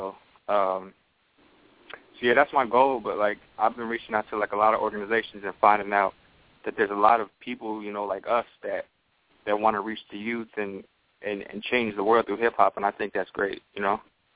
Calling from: Phoenix, Arizona, United States; I'm calling from Phoenix, Arizona.

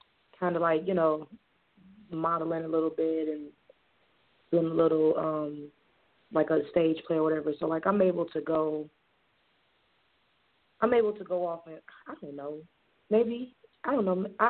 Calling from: Michigan, United States; I'm calling from Michigan.

